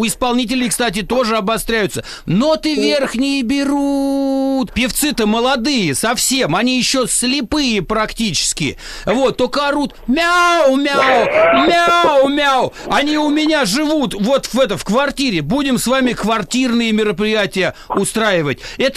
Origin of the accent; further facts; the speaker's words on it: Moscow, Russia; Я из Москвы.